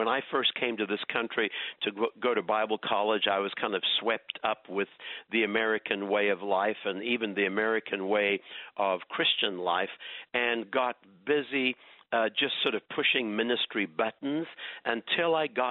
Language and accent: English; Durban, KwaZulu-Natal, South Africa; also born or lived in Port Shepstone; I grew up in South Africa in a British family. My dad was a Baptist minister in the small town of Port Shepstone. And then when I was about 7 or 8 years old, he moved to take his first pastorate in the large city of Durban on the southeast